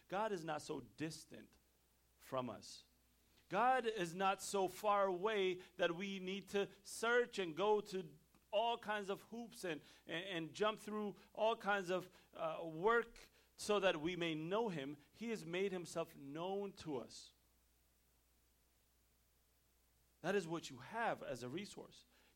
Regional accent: Ethiopia; when I was growing up in Ethiopia, and they gave us tests

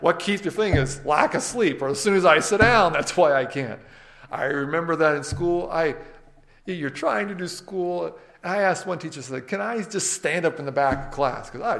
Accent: the South, United States; because I grew up in the South, where you walked into church and it was was pretty lively, right?

